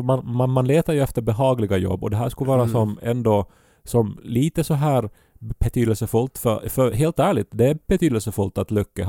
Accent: Esse, Ostrobothnia, Finland; Men vi tyckte som barn hemma i Esse då och att det lät som Lyckepä

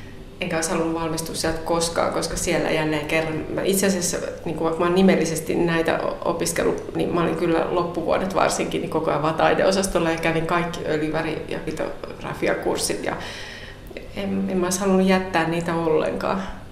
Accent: Helsinki, Uusimaa, Finland; born there; no mä oon syntynyt Helsingissä Helsingissä että Vantaalla.

